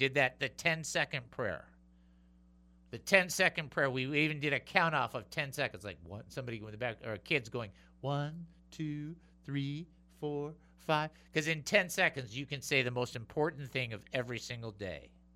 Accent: Michigan, United States; I grew up in Michigan. I grew up on a lake, so it froze. We were on the lake all the time in the wintertime.

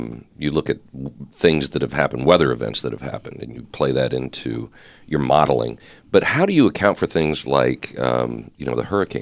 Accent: the South, United States; I grew up in the South, and we would, we'd be all bundled up, and it would be, you know, March, and we'd have these tourists from up north coming down

